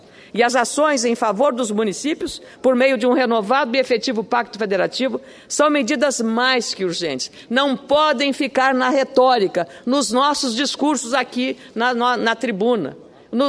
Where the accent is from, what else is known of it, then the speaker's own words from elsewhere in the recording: Rio Grande do Sul, Brazil; lá no meu estado do Rio Grande do Sul, nosso estado